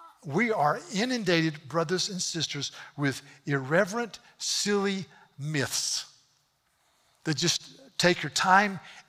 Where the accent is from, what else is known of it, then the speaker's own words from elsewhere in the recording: Charleston, South Carolina, United States; Where are you from? Charleston, South Carolina.